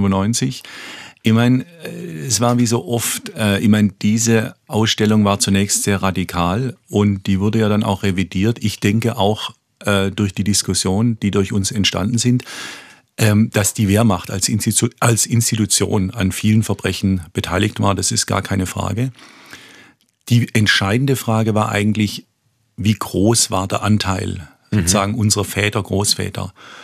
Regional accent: Tübingen, Baden-Württemberg, Germany; also born or lived in Heidelberg; Von daher wirklich geprägt durch Baden-Württemberg.

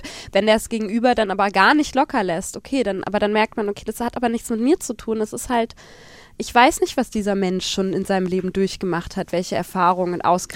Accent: Hesse, Germany; wenn ich halt sage, ich komme aus Hessen

